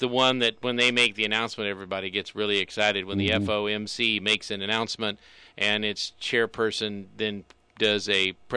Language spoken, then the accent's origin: English; Salado, Texas, United States; I've noticed that when I go away from the local area and I say I'm from Salado, they just look at me blankly like they don't know where Salado is.